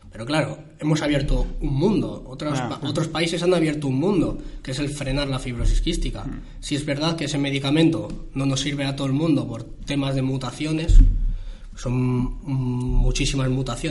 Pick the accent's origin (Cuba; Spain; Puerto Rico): Spain; Bilbao, Basque Country; nosotros que somos de Bilbao, ¿no? Cuando bajamos a Sevilla y nos pega el calor, decimos, es que somos del norte.